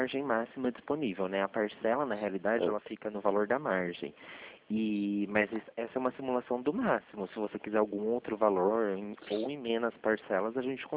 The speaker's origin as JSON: {"language": "Portuguese", "town": "Limeira", "region": "São Paulo", "country": "Brazil", "said": "Sou daqui de Limeira mesmo. A gente fica aqui na Rua Barão de Campinas."}